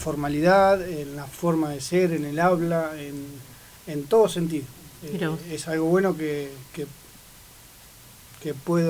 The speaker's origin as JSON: {"language": "Spanish", "town": "Rauch", "region": "Buenos Aires Province", "country": "Argentina", "said": "yo soy de un pueblito cerca de acá, 400, 500 kilómetros, Rauch."}